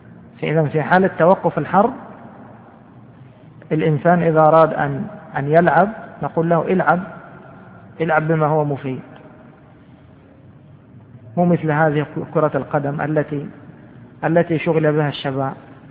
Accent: Egypt; ومن أحسن يعني ما كان عندنا في مصر

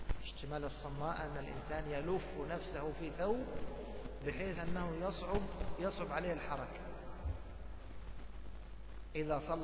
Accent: Egypt; مثلنا مثلا إحنا كمصريين وغيرنا تعودنا على لبس الإيش؟ السراويل تحت القميص

